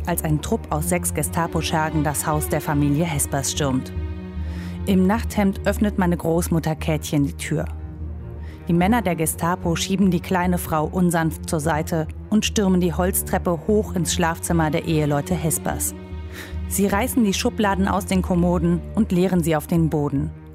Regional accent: Mönchengladbach, North Rhine-Westphalia, Germany; Ich besuche meinen Vater in Brüggen, einem kleinen Ort zwischen meiner Heimat Mönchengladbach und der holländischen Grenze.

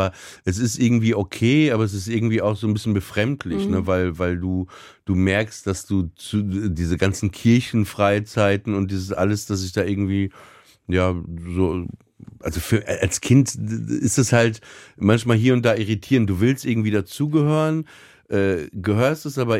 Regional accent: Papenburg, Lower Saxony, Germany; meine Kindheit im Emsland, in Papenburg, ne, das war ja schon alles relativ trist

